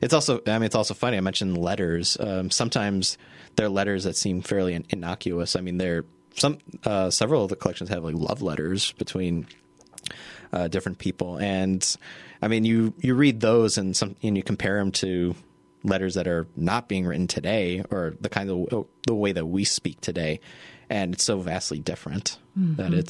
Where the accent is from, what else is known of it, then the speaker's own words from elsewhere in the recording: Illinois, United States; Well, it's interesting because when I first came here, I'm originally from Illinois.